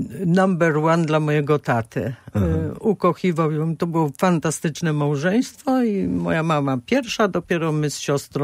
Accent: Gdynia, Pomeranian Voivodeship, Poland; bo ja się urodziłam w Gdyni na placu Kaszubskim. Moja siostra też tam się urodziła wcześniej chwilę. I tak właściwie od urodzenia.

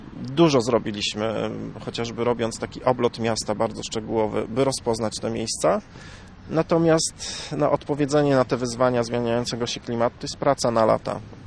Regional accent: Słupsk, Pomeranian Voivodeship, Poland; pamiętam z dzieciństwa, całe dzieciństwo spędziłem w rejonie

